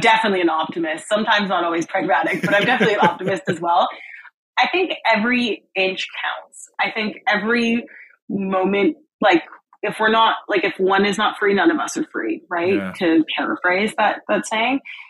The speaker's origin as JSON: {"language": "English", "country": "Canada", "lives_now": "United States", "said": "I'm from Canada and I'm hoping to move to London next year."}